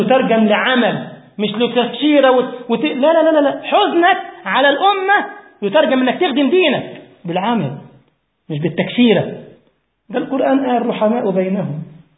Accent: Egypt; مع ان ده من تونس وانا من مصر

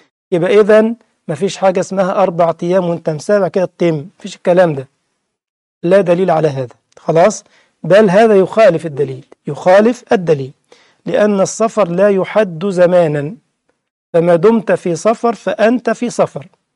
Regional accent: Egypt; moved away as an adult; now in Germany; أنا مثلا من مصر لكنني مقيم الآن في ألمانيا، إقامتي في ألمانيا على صفة الدوام الآن

